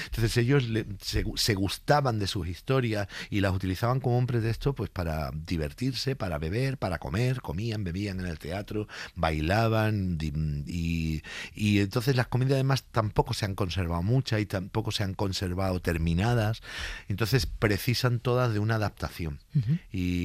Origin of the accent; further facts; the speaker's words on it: Málaga, Andalusia, Spain; Chiqui también es de Málaga, es de mi tierra